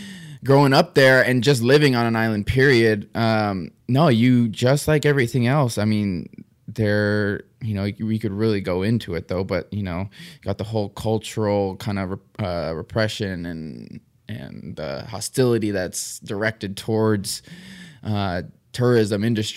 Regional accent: Maui, Hawaii, United States; And, I, you know, ultimately when I tell people I'm from Maui, they, you know, obviously hit me back with, what are you doing up here?

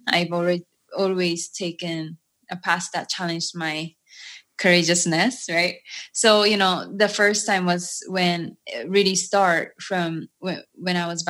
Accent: Japan; moved away; also born or lived in United States; was born and raised in Japan, and I went to America for a few years, I actually quite some time

